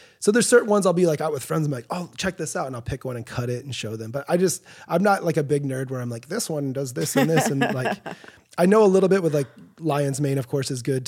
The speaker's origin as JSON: {"language": "English", "town": "Kalamazoo", "region": "Michigan", "country": "United States", "tie": "born or raised there", "said": "So I grew up just outside of Kalamazoo in like the countryside."}